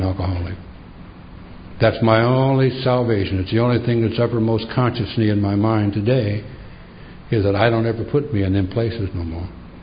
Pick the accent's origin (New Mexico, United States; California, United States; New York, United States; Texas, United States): California, United States; Willowbrook; Where are you from? I'm from Willowbrook, baby.